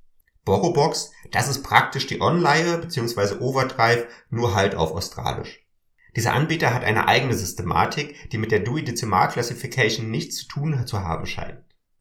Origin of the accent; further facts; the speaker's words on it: Switzerland; wie man bei uns in der Schweiz sagen würde, der AGLU